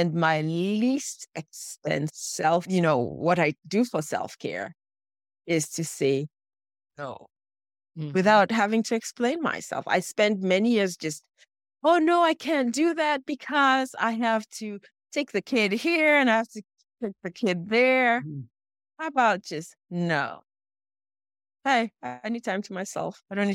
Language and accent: English; Cameroon; I'm originally from Cameroon in West Central Africa.